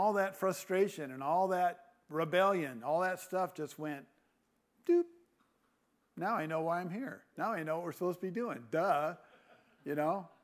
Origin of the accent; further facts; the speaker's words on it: California, United States; when I was growing up in California